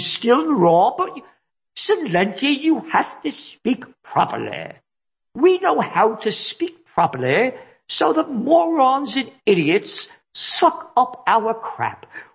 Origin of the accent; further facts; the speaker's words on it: United States; No, I'm not. I'm an American. I'm a fighter.